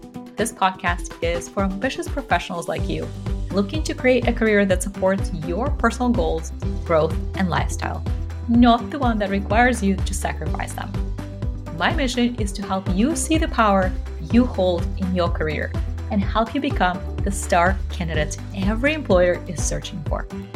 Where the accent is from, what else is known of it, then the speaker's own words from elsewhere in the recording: Russia; The currency defaulted, I think, multiple times in the 90s when I grew up in Russia.